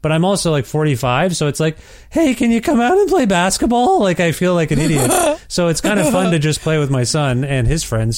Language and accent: English; Guelph, Ontario, Canada; Yeah, that's right. I'm from Ontario. No plans to leave at this point. But you never know. I mean, we moved here, so you never know.